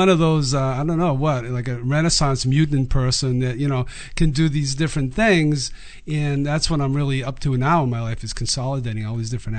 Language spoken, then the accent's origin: English; Boston, Massachusetts, United States; accent: Boston; I'm from Boston, so